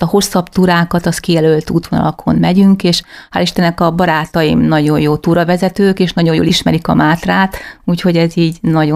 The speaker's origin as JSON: {"language": "Hungarian", "region": "Great Hungarian Plain", "country": "Hungary", "said": "hegyes, dombos vidékeket jobban kedvelem, mivel alföldi lány vagyok"}